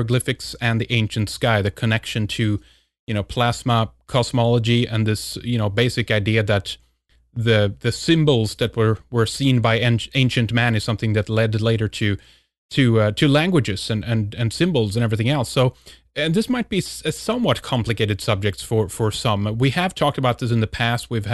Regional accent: Sweden; from Sweden.

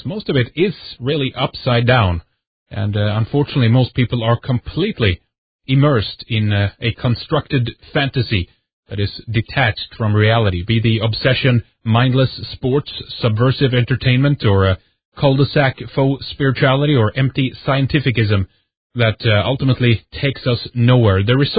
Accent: Sweden; English is a second language; I'm from Sweden.

